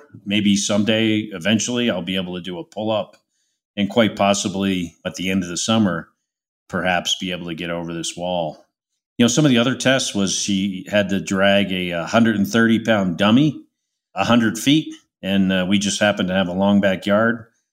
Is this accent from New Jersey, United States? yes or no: yes; West Orange, New Jersey, United States; where my dad was a cop in New Jersey, and he was in my hometown of West Orange.